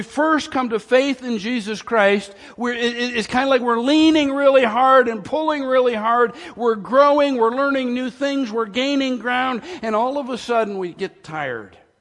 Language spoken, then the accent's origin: English; New York, United States; but where we grew up in Western New York, they would have a snow sculpture day